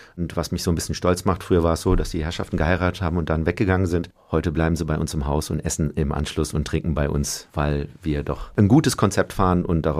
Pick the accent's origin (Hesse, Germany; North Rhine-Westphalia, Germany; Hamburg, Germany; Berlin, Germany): Hesse, Germany; Bad Schwalbach; Also ich bin in Bad Schwalbach groß geworden